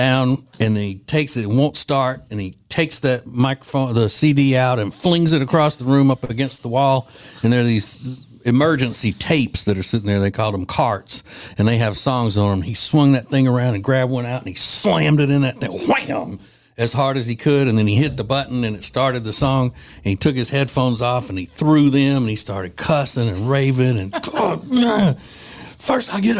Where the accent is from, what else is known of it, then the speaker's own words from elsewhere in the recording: Winnfield, Louisiana, United States; And I'd been working at my hometown radio station in Winfield, Louisiana.